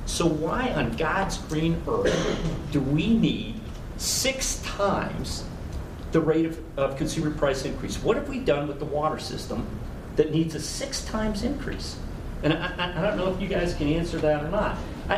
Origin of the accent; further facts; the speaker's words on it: California, United States; I am originally from California. I've lived here off and on with the Marine Corps since 1981, but I still consider myself a carpetbagger